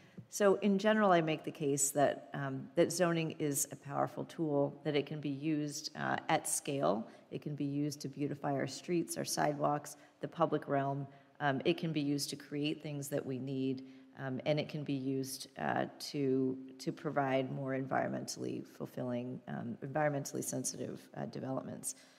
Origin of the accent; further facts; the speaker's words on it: Houston, Texas, United States; I'm from Houston, after all. It's a swamp.